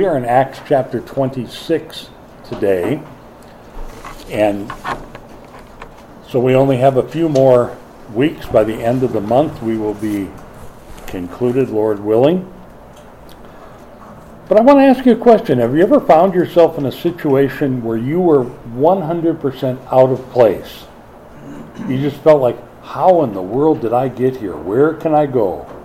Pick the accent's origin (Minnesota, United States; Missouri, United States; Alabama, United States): Minnesota, United States; Minneapolis; came to my hometown of Minneapolis and built an exclusive Shakespearean theater.